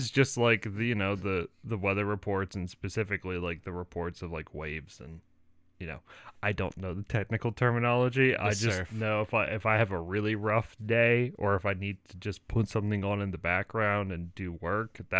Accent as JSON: {"language": "English", "country": "United States", "said": "And I'm an American, and I found out about it."}